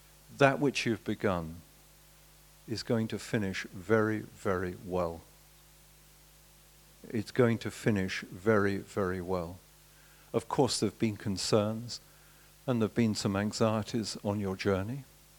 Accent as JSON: {"language": "English", "region": "England", "country": "United Kingdom", "said": "One of the problems about being British, or not everyone here I know is English, but we English, we're so quick to put everything down."}